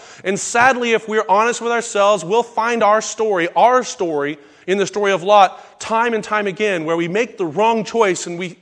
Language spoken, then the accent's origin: English; California, United States; See, I'm from California, so Tennessee is far away.